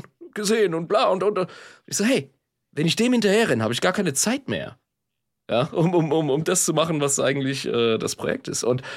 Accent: Ludwigshafen, Rhineland-Palatinate, Germany; Wie alle wissen, komme ich aus Ludwigshafen, ja?

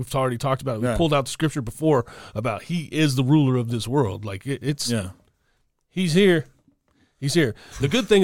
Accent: Malta; of course, I'm Maltese.

